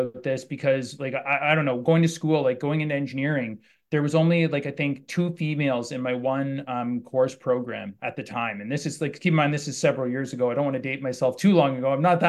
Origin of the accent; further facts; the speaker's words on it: London, Ontario, Canada; I'm from London, Ontario, Canada.